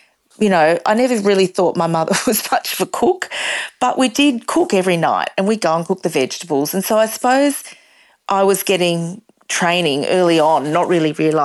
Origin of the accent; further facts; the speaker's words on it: Yarrawonga, Victoria, Australia; also born or lived in Queensland; I am from Yarrawonga is where I am. So I'm not quite the High Country. I'm down on the flatlands, but still northeast Victoria. I just came to be here because I lived in Queensland for 16 years